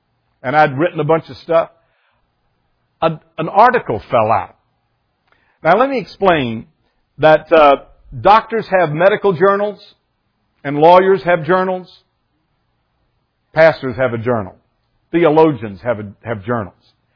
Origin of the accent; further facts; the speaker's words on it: the South, United States; I grew up in the South. Got saved in a Baptist church in the South. Went to a Baptist college in the South.